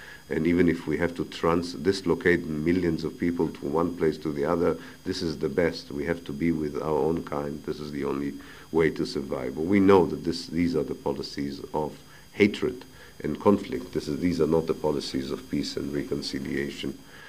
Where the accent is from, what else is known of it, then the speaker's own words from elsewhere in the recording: Israel; I know, I was born in Israel, I lived all my life in Israel, so I know what I'm talking about.